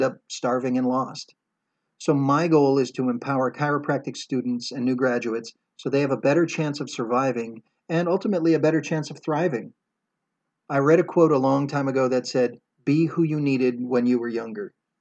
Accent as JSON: {"language": "English", "region": "Hawaii", "country": "United States", "said": "I get to practice back in my home state of Hawaii. It is paradise."}